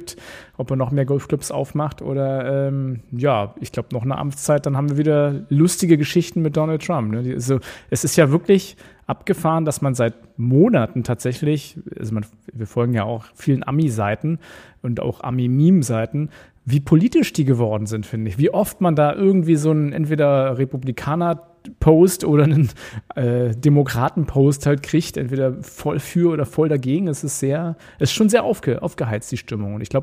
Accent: Berlin, Germany; Auch ich als Berliner so würde sagen, es ist ein Pfannkuchen.

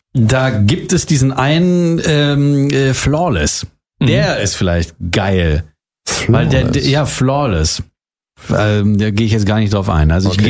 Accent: Oldenburg, Lower Saxony, Germany; heute aus der Hunte in Oldenburg, meine alte Heimat.

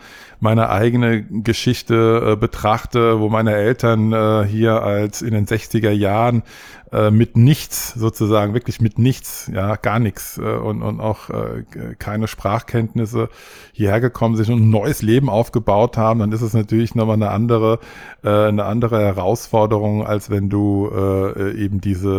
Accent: Frankfurt, Hesse, Germany; dementsprechend bin ich in Deutschland geboren. Ich bin in Frankfurt geboren. Ich bin eigentlich ein Frankfurter Bub, wenn man so will. Und genau, bin hier aufgewachsen, zur Schule gegangen

